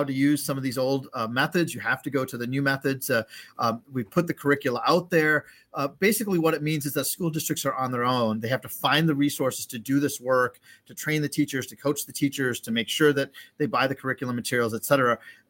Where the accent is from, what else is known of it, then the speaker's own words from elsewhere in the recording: Wisconsin, United States; I mean, I grew up in Wisconsin. I went to public schools.